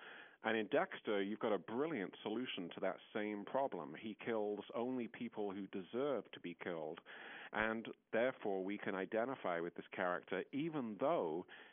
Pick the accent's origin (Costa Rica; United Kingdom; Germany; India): United Kingdom; England; moved away as an adult; now in United States; I'm a naturalized American citizen, but I'm originally from England.